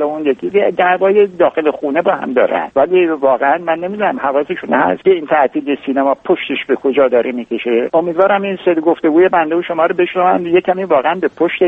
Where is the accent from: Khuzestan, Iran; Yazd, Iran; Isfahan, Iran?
Khuzestan, Iran; born or raised there